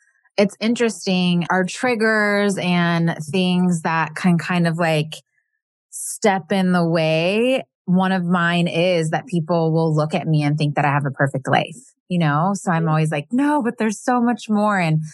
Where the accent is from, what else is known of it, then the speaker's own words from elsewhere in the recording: Midwest, United States; So for me, let's see, I grew up in the Midwest. I have absolutely no sisters.